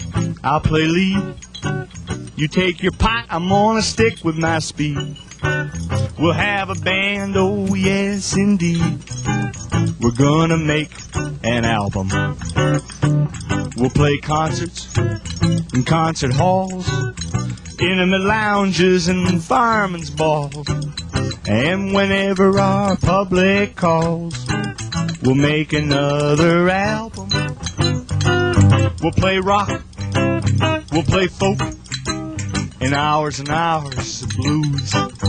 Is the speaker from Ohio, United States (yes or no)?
yes; Cleveland, Ohio, United States; And I am originally from Cleveland, Ohio, which is an exciting place. Thank you very much. It's an exceptional place, Cleveland, Ohio.